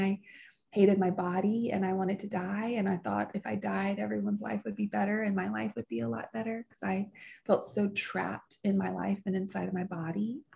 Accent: the South, United States; accent: Southern; I grew up in the South with my accent

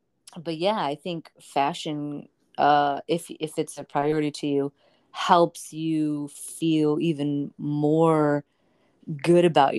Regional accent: Midwest, United States; now in New York, United States; I said, oh, that's why we're sitting here talking, because we're both from the Midwest.

